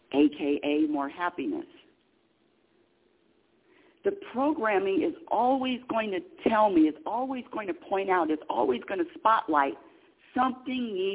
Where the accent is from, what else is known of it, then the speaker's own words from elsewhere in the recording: California, United States; And, you know, I'm from California.